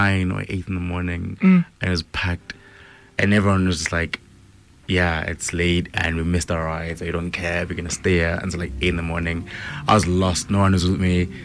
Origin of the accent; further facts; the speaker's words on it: South Africa; And I was really proud just being a South African and seeing another South African kill it like that and everyone going crazy.